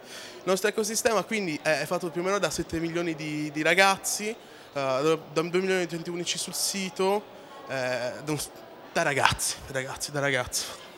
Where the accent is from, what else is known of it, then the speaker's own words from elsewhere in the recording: Cagliari, Sardinia, Italy; now in Milan, Italy; Io sono nato a Cagliari, sono cresciuto a Cagliari, sono stato a Milano.